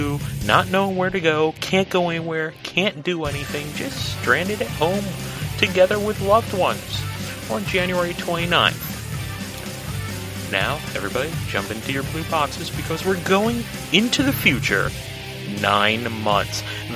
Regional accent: New England, United States; I'm from New England. Yeah, I get 2 inches of snow.

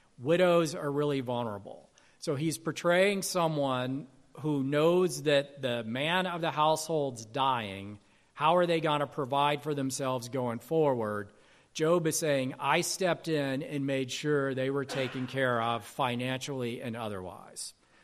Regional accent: Alabama, United States; So my parents are from Mississippi. I grew up in Alabama.

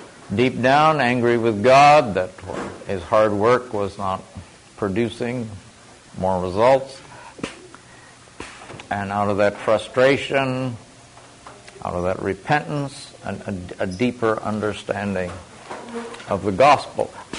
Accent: Iowa, United States; I come from Iowa, the Hawkeye State.

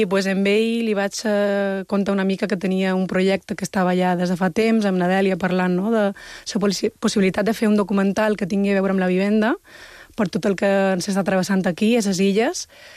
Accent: Balearic Islands, Spain; born there; Pues jo he fet un acrònim que es diu guiri-llorquina, que som aquestes persones que som fills de guiris nascuts a les illes, no?

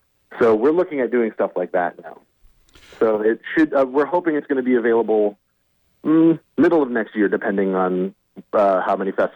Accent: Maine, United States; I think that the small town Maine that I grew up in, there's a very strange atmosphere arou

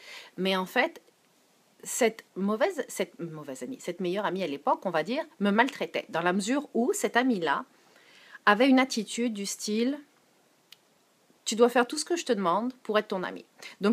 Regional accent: France; Donc, quand j'étais jeune, je vivais en France.

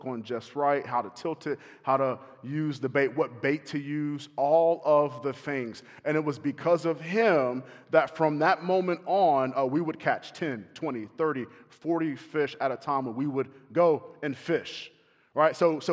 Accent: the Carolinas, United States; I grew up in the Carolinas. We went to the ocean often to fish, and so I had to learn.

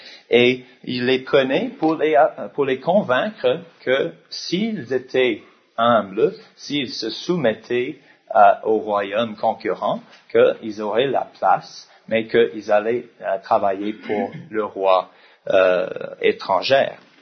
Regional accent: United States; parce que je suis américain.

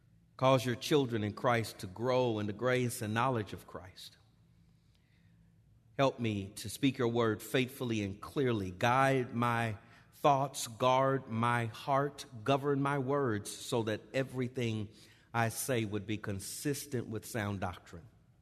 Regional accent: Los Angeles, California, United States; I was raised in Los Angeles. In a preacher's home, the Lord called me to preach as a boy.

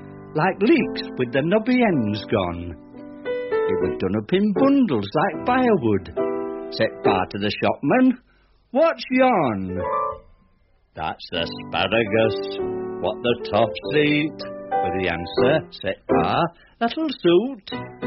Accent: Hyde, South East England, United Kingdom; also born or lived in Huddersfield; I was born in Huddersfield, but at the age of 3 and a half, my dad got a job in Hampshire, and we lived in a very small village called Hyde on the edge of the New Forest.

